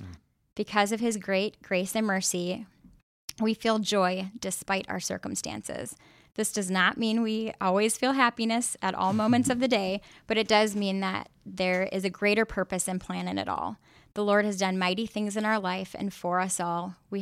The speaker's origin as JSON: {"language": "English", "region": "Midwest", "country": "United States", "lives_now": "Washington, United States", "said": "we're originally from the Midwest and moved out to Washington over 10 years ago."}